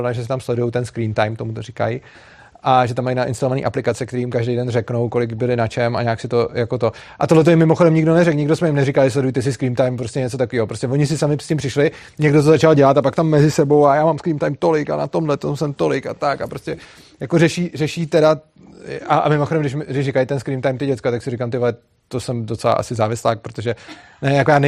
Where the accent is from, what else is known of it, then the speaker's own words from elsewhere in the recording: Prague, Czechia; já jsem z Prahy, oni jsou z Brna, a teda já se prostě bydlím napůl mezi Prahou a Brnem